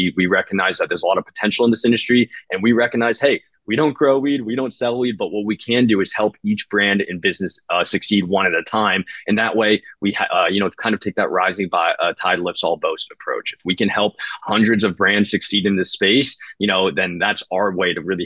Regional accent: New England, United States; moved away as an adult; now in California, United States; 18, 19 years old when I moved from New England to California

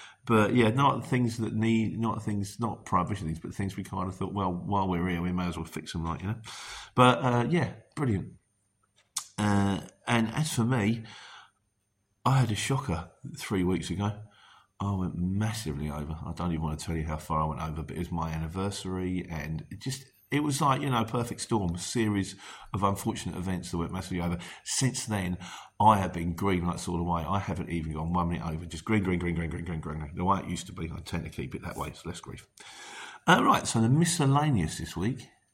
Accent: Luton, East of England, United Kingdom; I'm from Luton, my friend. Yeah, born and bred in Luton, and I'm proud of it.

